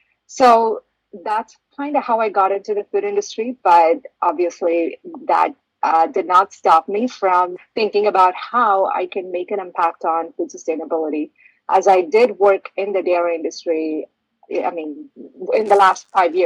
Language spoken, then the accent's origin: English; India; I grew up in India eating millets